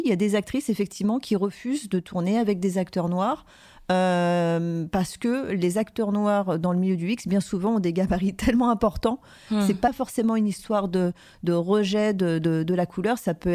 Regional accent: Paris, Île-de-France, France; Mais comme je venais de Paris et comme j'étais une femme indépendante

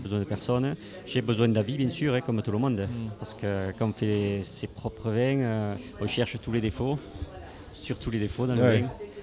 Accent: Occitanie, France; Donc, moi, je suis quelqu'un des Corbières, hein.

